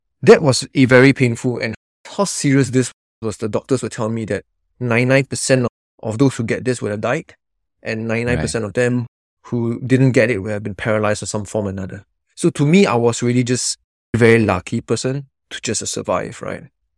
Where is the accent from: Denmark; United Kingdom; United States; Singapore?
Singapore; I was very fortunate to be born and raised in Singapore, which is in Asia, with a younger brother to two lovely middle-income parents.